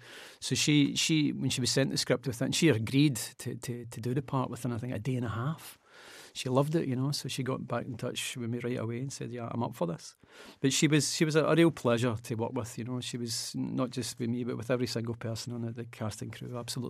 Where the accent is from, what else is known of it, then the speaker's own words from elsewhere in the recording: Glasgow, Scotland, United Kingdom; growing up in Glasgow